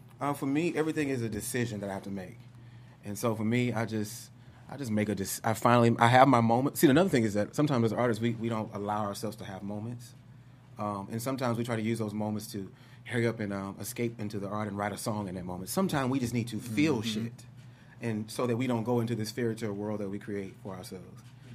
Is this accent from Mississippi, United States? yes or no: no; Houston, Texas, United States; I'm from Houston. Because in Houston, we whisper this shit that we're talking about on camera right now.